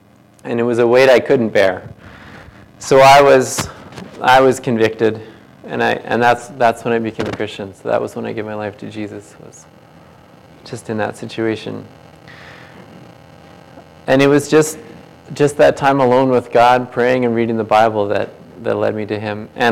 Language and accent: English; Ontario, Canada; now in Golden, Canada; I grew up in Ontario, not too far out of Ottawa.